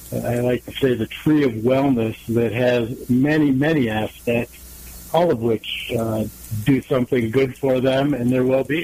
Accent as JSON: {"language": "English", "region": "Midwest", "country": "United States", "said": "That's not true. I'm from the Midwest as well."}